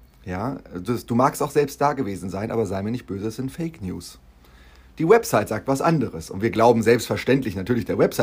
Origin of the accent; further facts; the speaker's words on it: Hanover, Lower Saxony, Germany; was erstmal per se als Hannoveraner, finde ich, eine Frechheit ist